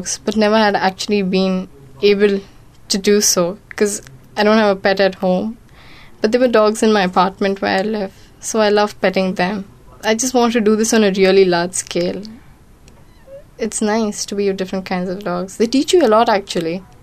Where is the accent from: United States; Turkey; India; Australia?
India; Bangalore, Karnataka; I'm from Bangalore.